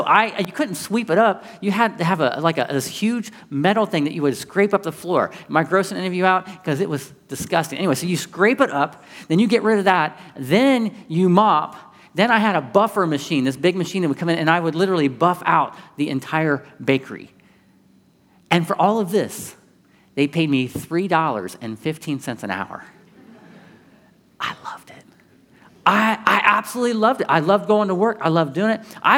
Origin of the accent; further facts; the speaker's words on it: Ohio, United States; I'm the youngest of six in my family. I grew up in Central Ohio